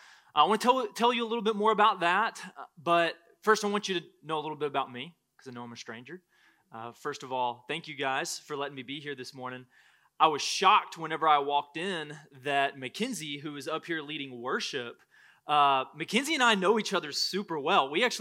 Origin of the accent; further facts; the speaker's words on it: Oklahoma, United States; also born or lived in East Texas; now in North Carolina, United States; But I'm from Oklahoma originally, grew up there. My dad's a pastor, and so spent a good part of my upbringing not only in Oklahoma, but also in East Texas.